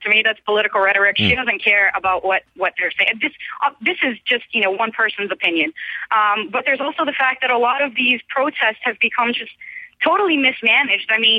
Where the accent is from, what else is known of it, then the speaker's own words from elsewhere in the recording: Rio de Janeiro, Brazil; English is a second language; moved away as an adult; now in United States; I am originally from Brazil. I've lived in the U.S. for 20 years. I am not going to the World Cup in Rio, which is actually where I was born and raised.